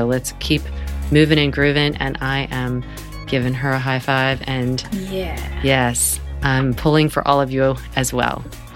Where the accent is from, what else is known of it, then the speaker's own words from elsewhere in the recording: North Carolina, United States; I'm from North Carolina, but it is really precious.